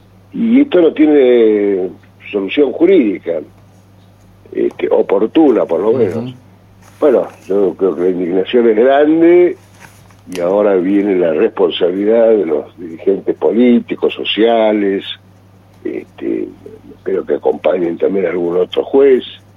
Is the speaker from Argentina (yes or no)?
yes; Argentina; somos los argentinos